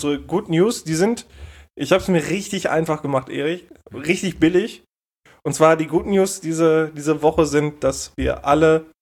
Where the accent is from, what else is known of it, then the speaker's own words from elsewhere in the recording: Denmark; born there; Meinem Geburtsort Dänemark.